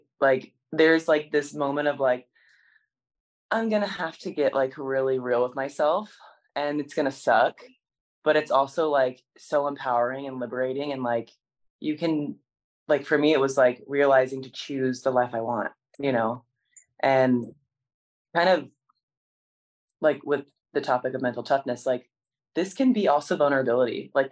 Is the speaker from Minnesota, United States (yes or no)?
no; McAlester, Oklahoma, United States; I grew up I was born in McAllister. My sister and my father were born in Seminole, Oklahoma, like really small town.